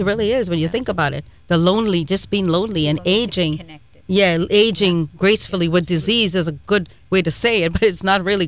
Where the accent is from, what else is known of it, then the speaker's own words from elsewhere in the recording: Trinidad & Tobago; Yeah, I'm from Trinidad, but you know, they imported a lot of the television shows from the United States